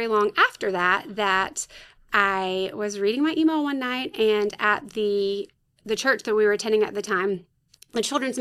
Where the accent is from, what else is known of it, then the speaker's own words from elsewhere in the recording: Spartanburg, South Carolina, United States; I am from South Carolina, though. I grew up in Spartanburg, so not too far off.